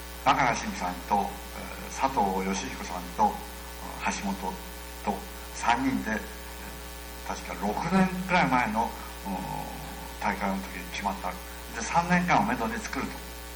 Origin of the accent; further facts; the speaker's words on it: Niigata, Japan; 地元の新潟の実行委員会の皆さん、そしてまたボランティアの皆さんに支えられて